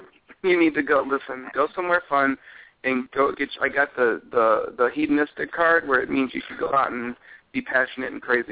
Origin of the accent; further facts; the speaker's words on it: Cleveland, Ohio, United States; I grew up in Cleveland, so I understand how people don't want you to leave Ohio.